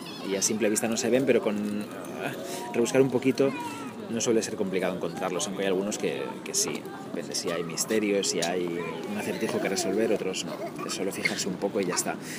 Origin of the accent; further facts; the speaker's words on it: Bamio, Galicia, Spain; Hay una María Auxiliadora también preciosa, que es la patrona de mi pueblo, de San Ginés de Bamio.